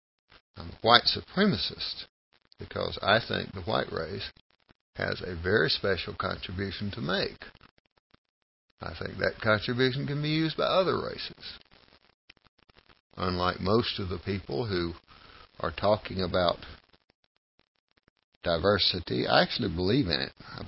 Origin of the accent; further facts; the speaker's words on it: South Carolina, United States; And then I was raised down in South Carolina.